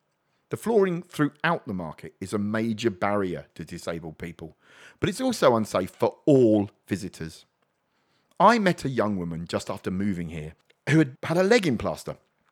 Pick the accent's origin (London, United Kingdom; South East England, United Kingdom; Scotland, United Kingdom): London, United Kingdom; Camden; I can honestly say that I've never felt as disabled as I do now in Camden.